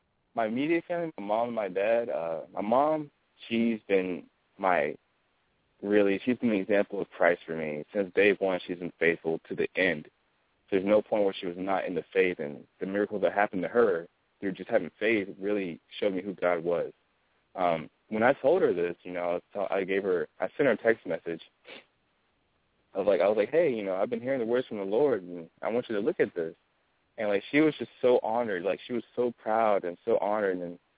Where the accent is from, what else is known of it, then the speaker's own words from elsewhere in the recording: Raleigh, North Carolina, United States; I'm from North Carolina, Raleigh. I've been here for a while.